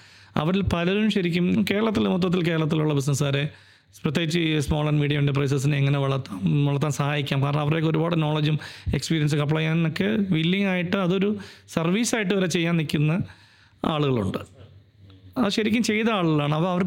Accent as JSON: {"language": "Malayalam", "town": "Thiruvananthapuram", "region": "Kerala", "country": "India", "tie": "born or raised there", "said": "വളരെ ഞാൻ തിരുവനന്തപുരത്ത് ജനിച്ച് വളർന്ന് ജീവിച്ച ആളായതുകൊണ്ട് എനിക്ക് വളരെ സന്തോഷമുള്ളൊരു കാര്യമാണ്."}